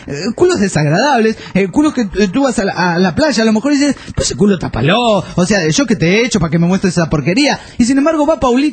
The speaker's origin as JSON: {"language": "Spanish", "region": "Buenos Aires", "country": "Argentina", "said": "soy de Buenos Aires, Argentina, la primera vez que los escucho."}